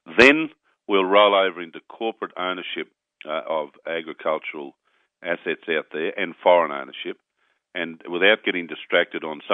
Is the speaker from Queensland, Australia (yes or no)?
yes; Queensland, Australia; from my home state of Queensland